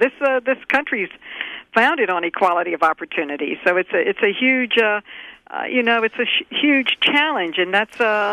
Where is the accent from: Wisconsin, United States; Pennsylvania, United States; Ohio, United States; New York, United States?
New York, United States; many of whom came from New York State, my home state